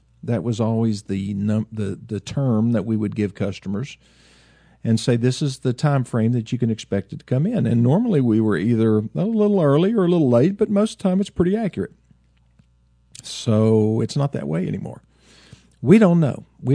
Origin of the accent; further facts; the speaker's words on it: Tennessee, United States; also born or lived in West Virginia; my birth state, my home state is Tennessee. My birth state is West Virginia.